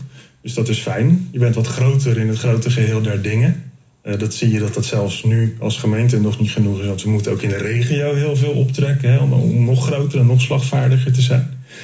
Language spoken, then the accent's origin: Dutch; Krimpen aan de Lek, South Holland, Netherlands; Om een voorbeeld te noemen, ik kom uit Krimpende Lek.